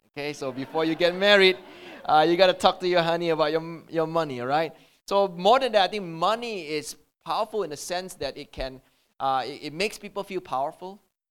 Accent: Malaysia; he decided to host me and my friend for dinner, because we are from Malaysia as well.

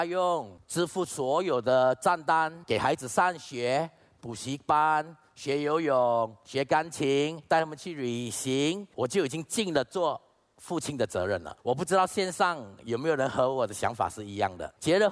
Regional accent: Singapore; 我是出生于新加坡，我从在一个偏门的环境中长大我也是一名黑社会老大。OK， 我在新加坡当时也有200个lang 啊，

